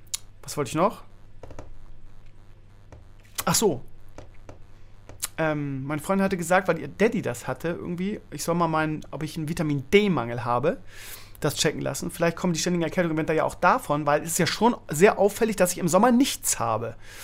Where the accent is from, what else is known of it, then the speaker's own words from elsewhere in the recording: Bremen, Germany; Aber ich meine, das sind auch Nordlichter, von daher, ne, kommt man damit klar als Bremer.